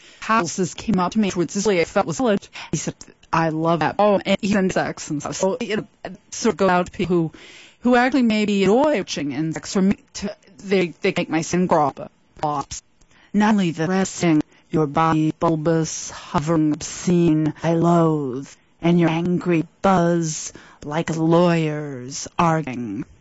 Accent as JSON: {"language": "English", "town": "Boston", "region": "Massachusetts", "country": "United States", "tie": "born or raised there", "said": "I grew up on that because I grew up in the Boston area"}